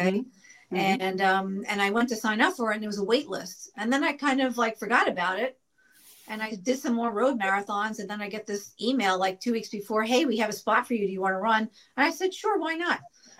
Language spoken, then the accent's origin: English; New York, United States; And I grew up in New York.